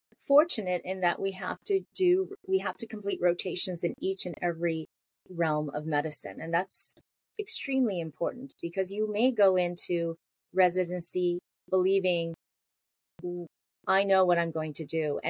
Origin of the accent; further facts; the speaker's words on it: Canada; now in United States; I grew up in Canada, and in Canada, pediatrics is a specialty.